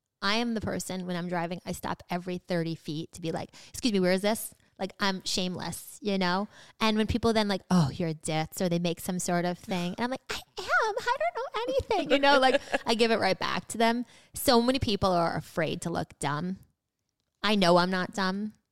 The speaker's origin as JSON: {"language": "English", "town": "New York City", "region": "New York", "country": "United States", "tie": "born or raised there", "said": "I grew up in Queens. Like, that's not a nice neighborhood where I grew up in South Queens on Jamaica Avenue. You know, every single person was an immigrant."}